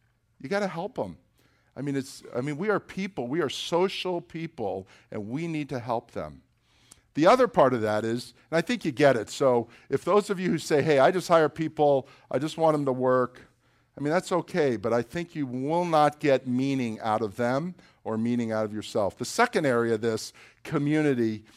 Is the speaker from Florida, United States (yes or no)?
yes; Florida, United States; I'm a Christian from South Florida.